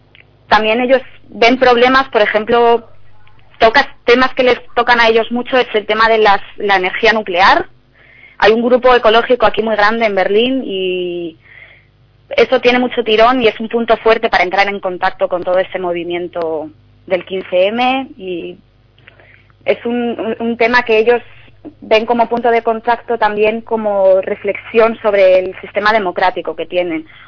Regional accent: Spain; yo, por ejemplo, como española, la gente me pregunta, oye, ¿qué está pasando?

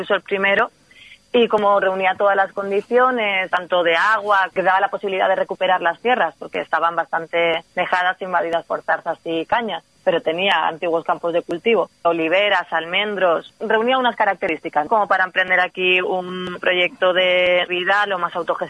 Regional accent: Valencia, Valencian Community, Spain; now in Ontinyent, Spain; Luego también hay gente que venimos de Valencia

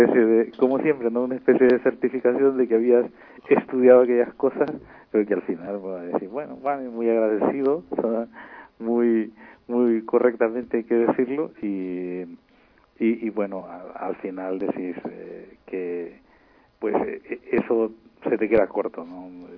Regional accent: El Salvador; now in Madrid, Spain; Sí, yo soy de Salvador.

